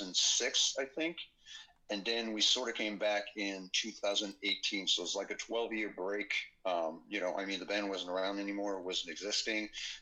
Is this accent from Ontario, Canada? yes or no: no; Montreal, Quebec, Canada; so yes, we are from Montreal, basically.